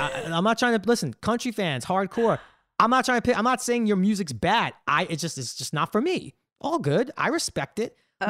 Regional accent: New York, United States; I grew up in New York. It was hip hop. It was like certain rock and roll, but mainly hip hop and whatever.

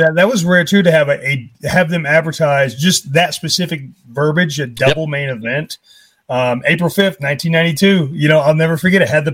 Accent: Indianapolis, Indiana, United States; In my hometown and you could, you know, the Hoosier Dome was unmistakable.

